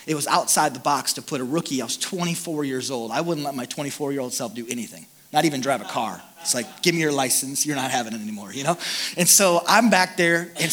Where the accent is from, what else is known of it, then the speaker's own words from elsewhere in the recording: Sioux Falls, South Dakota, United States; I'm from Sioux Falls, South Dakota, the great state of South Dakota.